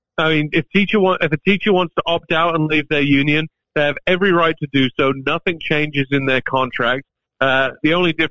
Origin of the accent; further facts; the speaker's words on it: Birmingham, West Midlands, United Kingdom; now in United States; So I was born and raised in Birmingham, England. It's a horrible place. Don't go there.